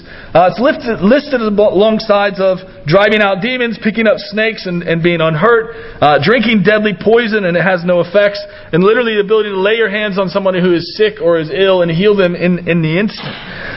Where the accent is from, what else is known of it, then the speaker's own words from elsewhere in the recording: United States; It came from America, which I'm American, so I can say that.